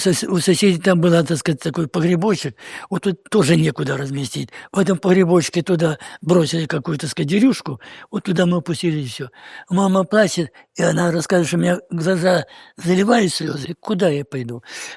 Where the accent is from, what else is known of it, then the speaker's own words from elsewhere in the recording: Dyadkovskaya, Krasnodar Krai, Russia; Я родился и вырос в многодетной семье. На Кубани, станица Дядьковская, Кореновского района. Я черноморский казак.